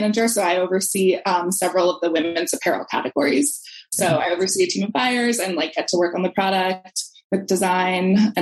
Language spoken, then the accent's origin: English; Brookline, Massachusetts, United States; Brookline was really diverse, but I definitely feel like it was really segregated.